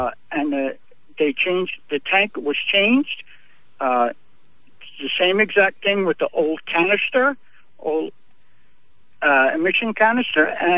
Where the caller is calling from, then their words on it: Lindenhurst, New York, United States; I'm calling from Lindenhurst.